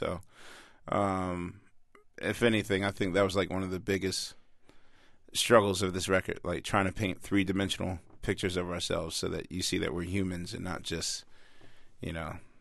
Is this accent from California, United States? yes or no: no; Philadelphia, Pennsylvania, United States; You know, we're from Philadelphia, unfortunately, which holds the tag of the murder capital.